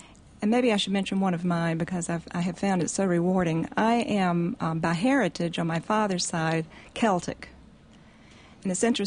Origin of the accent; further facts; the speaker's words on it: North Carolina, United States; So I grew up in Scotland County, North Carolina, which is about 2 hours southeast of here on the way to the coast.